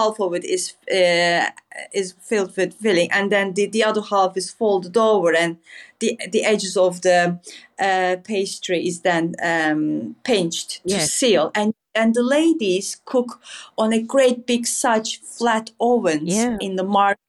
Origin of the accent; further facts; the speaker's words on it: Antakya, Hatay, Turkey; I was very lucky enough to do some location shoot in Istanbul and then my hometown, Antakya.